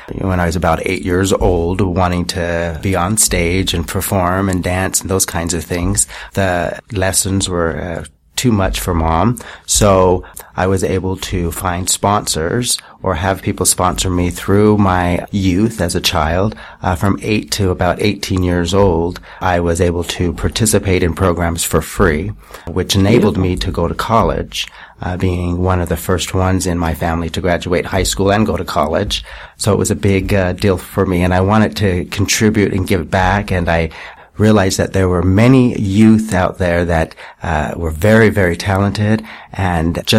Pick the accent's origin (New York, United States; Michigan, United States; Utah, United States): Utah, United States